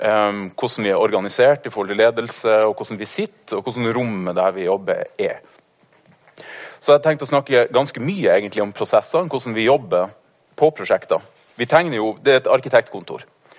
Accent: Alta, Finnmark, Norway; jeg kommer fra Alta i Finnmark.

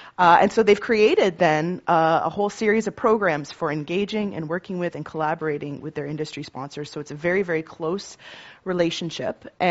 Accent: Toronto, Ontario, Canada; Toronto is my hometown. It is absolutely exploding in AI right now.

